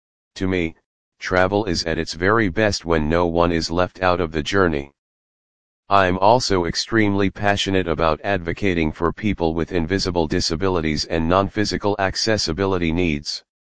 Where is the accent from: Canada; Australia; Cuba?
Canada; Vancouver, British Columbia; I'm from Vancouver, British Columbia